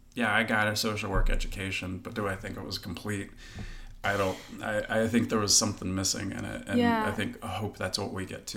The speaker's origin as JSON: {"language": "English", "region": "Kentucky", "country": "United States", "tie": "born or raised there", "said": "even though I grew up in Eastern Kentucky, I've lived in Kentucky nearly my whole life, and it's a really white place here."}